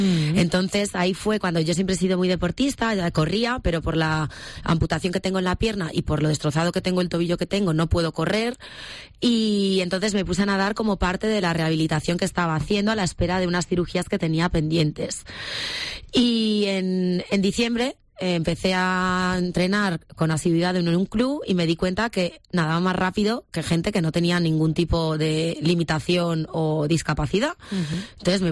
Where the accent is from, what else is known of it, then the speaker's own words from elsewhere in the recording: A Coruña, Galicia, Spain; now in Madrid, Spain; soy una coruñesa de, aunque no los aparento ya, 40 años